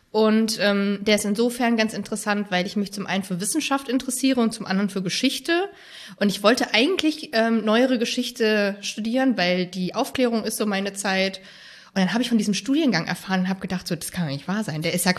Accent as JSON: {"language": "German", "town": "Halle", "region": "Saxony-Anhalt", "country": "Germany", "tie": "born there", "said": "Ich bin geboren in Halle an der Saale, unweit von Leipzig quasi."}